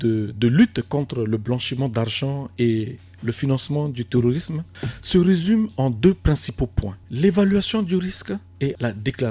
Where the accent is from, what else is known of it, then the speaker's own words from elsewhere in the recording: Central African Republic; y compris chez nous en Centrafrique